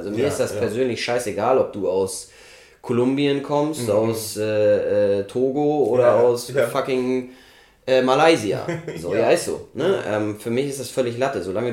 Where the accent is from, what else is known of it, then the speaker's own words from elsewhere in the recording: Germany; ich bin halt in Deutschland geboren, in Deutschland aufgewachsen. Meine Eltern sind deutsch und meine Großeltern kommen, also der eine Teil kommt aus Polen.